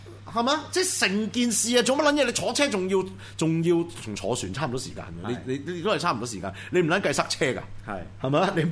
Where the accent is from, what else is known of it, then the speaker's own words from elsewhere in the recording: Hong Kong; 我哋香港人攞食物上去接濟啲同胞